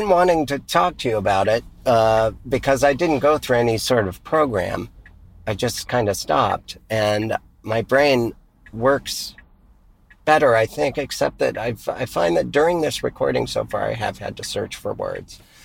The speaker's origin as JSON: {"language": "English", "town": "Missoula", "region": "Montana", "country": "United States", "tie": "born or raised there", "said": "From the roundabouts of my hometown of Missoula, there was a corner where many people were hit on bicycles."}